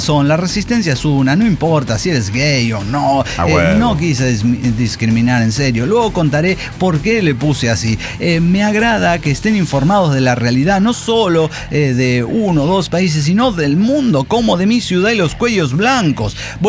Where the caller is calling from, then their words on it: Callao, Peru; del Callao, Perú.